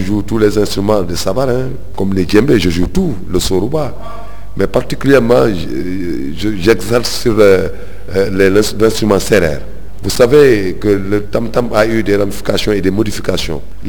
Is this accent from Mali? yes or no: no; Kaolack, Senegal; born there; Je suis né le 4-4-1958 à Kaolack.